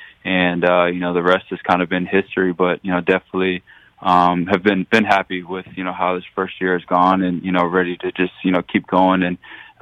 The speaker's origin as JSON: {"language": "English", "region": "Arizona", "country": "United States", "tie": "born or raised there", "said": "bringing me to Arizona, got to play for my hometown team."}